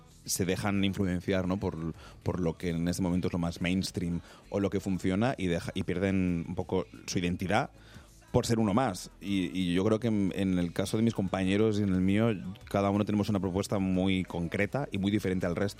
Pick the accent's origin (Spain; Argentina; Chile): Spain; yo estoy muy feliz en mi país. O sea, yo, la verdad que en España yo estoy muy bien.